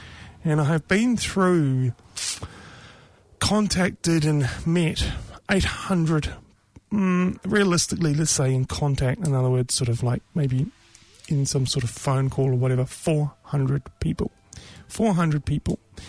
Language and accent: English; New Zealand; growing up in New Zealand, I thought my fellow Kiwis were there with me, but I have been disappointed.